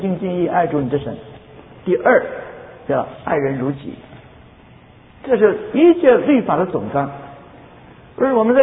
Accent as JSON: {"language": "Chinese", "country": "China", "said": "我们中国人的本性就是自私自利，各自为政的。"}